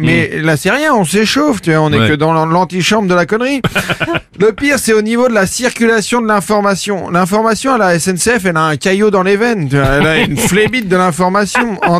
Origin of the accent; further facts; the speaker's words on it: France; en tant que Français à Barcelone